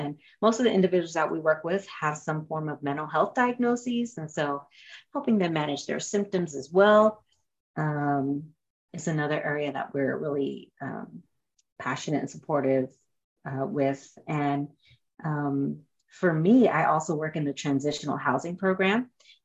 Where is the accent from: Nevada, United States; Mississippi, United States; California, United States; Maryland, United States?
Maryland, United States; also born or lived in Florida; So yes, I am originally from Maryland. I am one of 8 kids. I'm number 3 from the oldest. I grew up there and after high school went to the military and after that moved to Florida